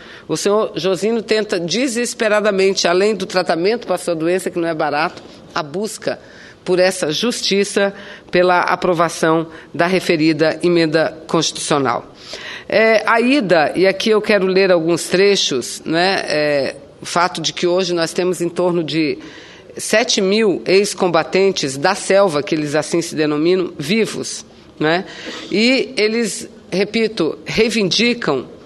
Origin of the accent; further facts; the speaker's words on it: Amazonas, Brazil; lá do meu estado do Amazonas